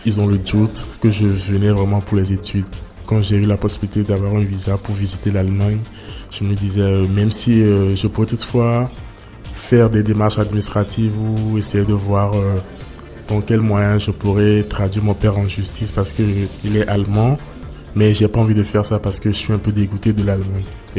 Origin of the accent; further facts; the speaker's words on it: Togo; moved away as an adult; now in France; je suis togolais. J'ai 25 ans et je suis étudiant à l'Université Lyon 2.